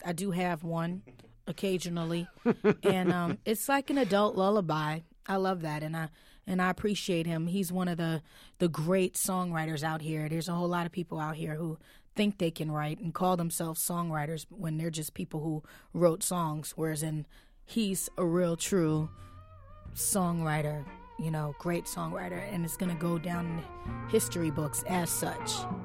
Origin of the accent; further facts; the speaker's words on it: New York City, New York, United States; You know, my mom's from North Carolina, but I grew up in New York City. So I got all that.